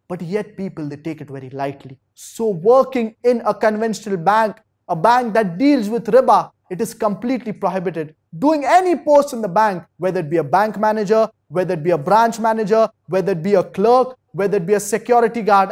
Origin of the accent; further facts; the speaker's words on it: Kanpur, Uttar Pradesh, India; I am a bank manager. I am from Kanpur, India.